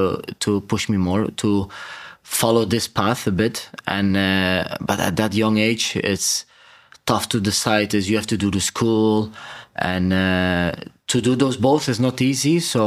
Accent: Netherlands; I was born and raised in Holland, by the way

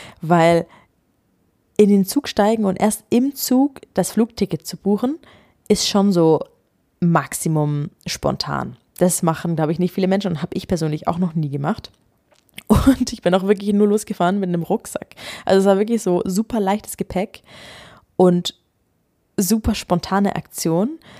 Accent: Ulm, Baden-Württemberg, Germany; in Ulm, wo ich aufgewachsen bin, das fühlt sich sehr nach Zuhause

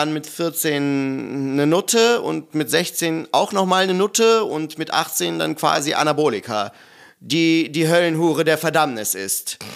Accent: North Rhine-Westphalia, Germany; Aber gleichzeitig komme ich halt aus der Provinz vor Köln.

